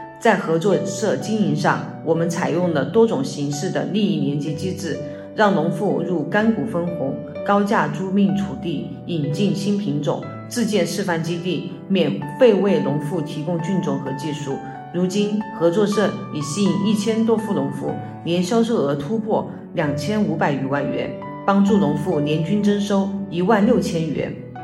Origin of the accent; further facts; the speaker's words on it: Qingchuan, Sichuan, China; now in Guangyuan, China; 我出生于1988年，是土生土长的广元青川人，现在也是一个扎根在绵梗大山里的创业者，一个推进全面乡村振兴实践的新农人。